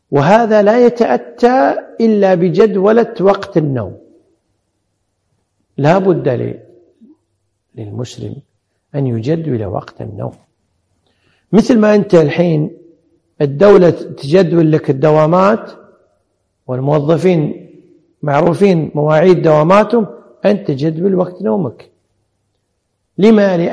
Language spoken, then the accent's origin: Arabic; Kuwait; الحمد لله عندنا في الكويت الأمور ولله الحمد أمن وأمان وبعافية